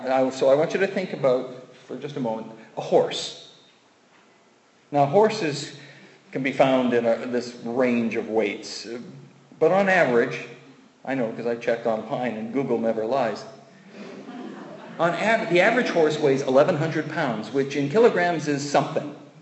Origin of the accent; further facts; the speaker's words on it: England, United Kingdom; some of it was his particular upbringing. He carried the burdens of us being English.